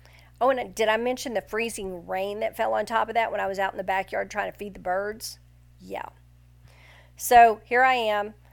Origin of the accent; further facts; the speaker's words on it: Texas, United States; And where I'm from in North Texas, when we hear snow's coming, you stand at the window because snow stays for about 5 seconds.